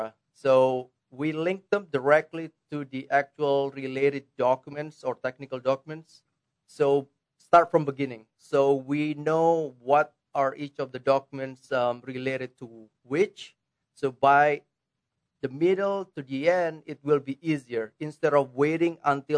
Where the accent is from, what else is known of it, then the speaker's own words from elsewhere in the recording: Indonesia; English is a second language; moved away as an adult; also born or lived in South Carolina; now in United States; So I'm originally from Indonesia, and I was born there, and I got my degree in South Carolina. I went to college there